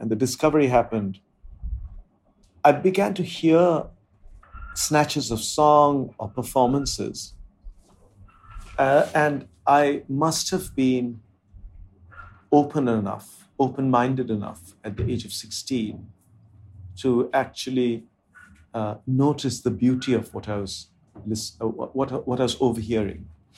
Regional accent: India; first language Bengali; English is a second language; The Indian languages that I spoke were my mother tongue, Bengali and Hindi.

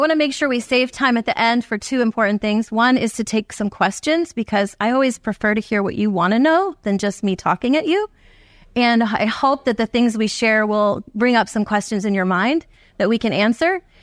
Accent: New Jersey, United States; But I'm from New Jersey, like Jeff.

